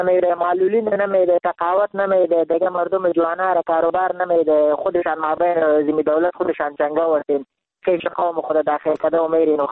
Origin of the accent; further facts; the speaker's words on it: Jalalabad, Nangarhar, Afghanistan; من خودم افغان هستم، من ننگرهار هستم، من شهر جلال آباد بهار.